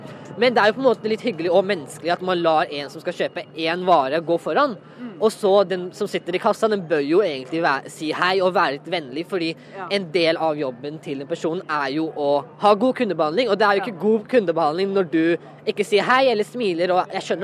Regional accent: Pakistan; Ja, jeg er fra Pakistan også

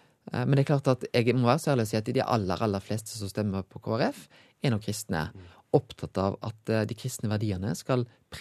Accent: Western Norway, Norway; accent: West Norwegian dialect; Ja, nei, det beklager jeg. Det er vanskelig å forstå vestlending av og til.

